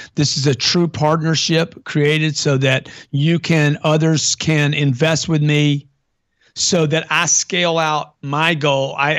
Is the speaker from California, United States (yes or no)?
no; Lake Charles, Louisiana, United States; I grew up in Lake Charles, Louisiana.